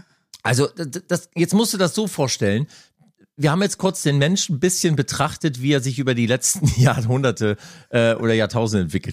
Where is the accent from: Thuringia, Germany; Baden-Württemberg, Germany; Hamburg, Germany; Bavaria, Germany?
Hamburg, Germany; ich bin Hamburger, ne? Also Norddeutscher, also ursprünglich ja aus dem Osten, also ich kann auch sächseln.